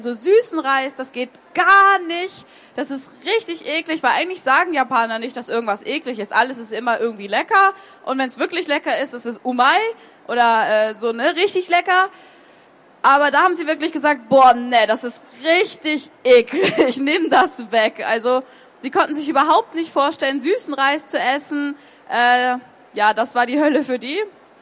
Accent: Northern Germany, Germany; also ich komme aus Norddeutschland, ne, und da ist ja Lakritz eine große Nummer

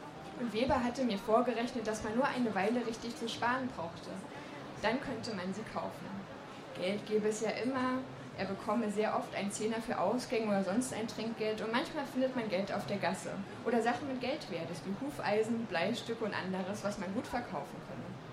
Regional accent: Erfurt, Thuringia, Germany; Ich bin in Erfurt geboren, nach der Wende, aber so viel hatte sich in den anderthalb Jahren tatsächlich noch nicht verändert.

